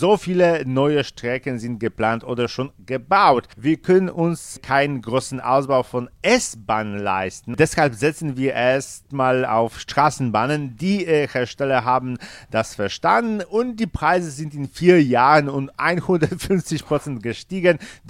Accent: Wrocław, Lower Silesian Voivodeship, Poland; German is a second language; Aber bei uns in Wrocław sagt man, die aus Dresden sind besser, weniger abgenutzt.

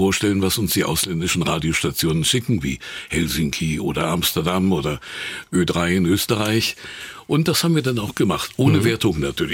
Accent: Wernigerode, Saxony-Anhalt, Germany; born or raised there

